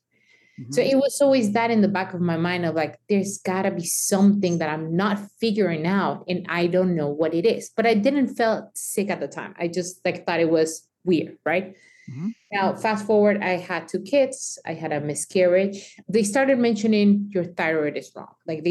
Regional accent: Mexico; especially me growing up in Mexico, nobody talks about thyroid.

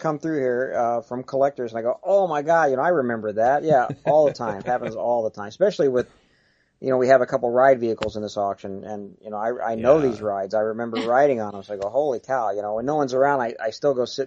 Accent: East Coast, United States; I'm from the East Coast, but my grandparents lived out here. We come out and see them every year.

